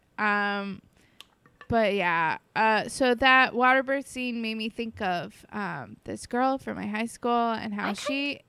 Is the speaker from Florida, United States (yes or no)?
yes; Florida, United States; And I'm from Florida, and she has always had a water birth in her home.